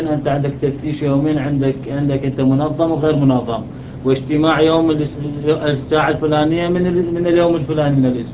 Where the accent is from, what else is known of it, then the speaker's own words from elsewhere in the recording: Iraq; نعم هكذا عندنا في العراق. نحن خدمنا في الجيش جميعا تقريبا